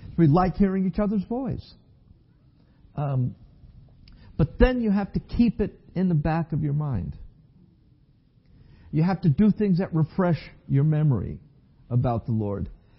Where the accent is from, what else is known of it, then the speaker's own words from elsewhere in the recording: New York, United States; I grew up in New York.